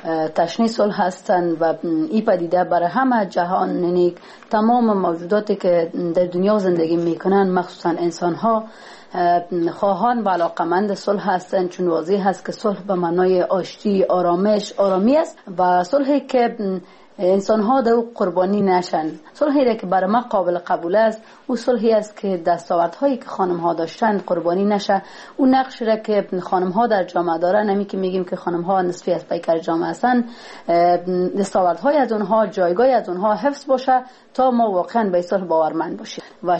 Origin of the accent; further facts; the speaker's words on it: Parwan, Afghanistan; ولایت پروان هستم، از یکی از ولسوالی های پروان یا وشبویم، از دو ولسوالی هستم خوشبختانه، از ولسوالی جبرسراش و ولسوالی سالنگ. بلند در ولایت پروان، در مرکز پروان زندگی میکنم و در اینجا به دنیا آمدیم. سال 1370 سال تولد ما هست.